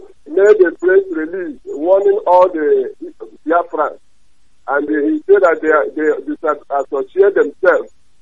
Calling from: Aba, Abia, Nigeria; calling from Aba.

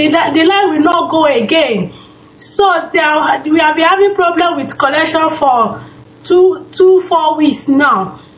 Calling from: Stockholm, Stockholm County, Sweden; I'm calling from Stockholm, Sweden.

